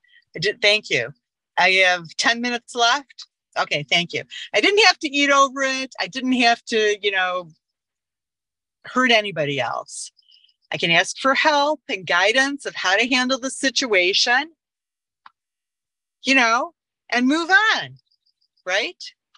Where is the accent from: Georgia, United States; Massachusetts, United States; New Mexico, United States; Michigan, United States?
Michigan, United States; Detroit; I'm from Detroit and so excited to go and see my family, et cetera, et cetera, et cetera, celebrate the wedding.